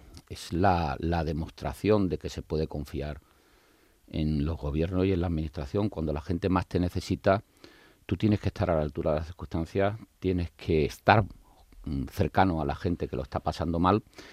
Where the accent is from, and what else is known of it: Andalusia, Spain; accent: Andalusian